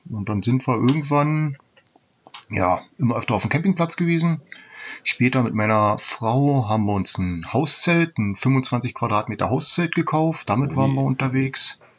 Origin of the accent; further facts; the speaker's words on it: Salzwedel, Saxony-Anhalt, Germany; Ich komme aus Salzwedel, das liegt im nördlichen Sachsen-Anhalt, im Niemandsland, sagen wir mal so, zwischen Hamburg, Magdeburg und Wolfsburg, der größte Flecken ohne Autobahn in ganz Deutschland.